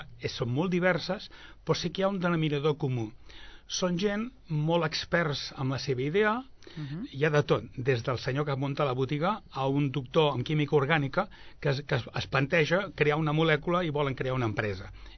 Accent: Sabadell, Catalonia, Spain; perquè som de Sabadell, perquè estimem Sabadell

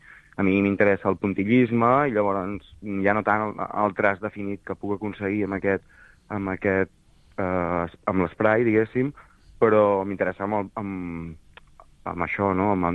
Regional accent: Sabadell, Catalonia, Spain; now in Girona, Spain; jo realment visc a Girona, però jo soc de Sabadell.

